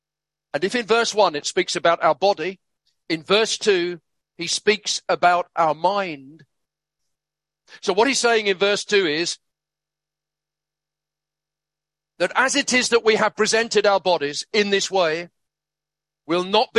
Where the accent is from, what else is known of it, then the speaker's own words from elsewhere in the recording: London, United Kingdom; I remember growing up in London, I thought the world was, what that meant was, that the world was pubs, clubs, and cinemas.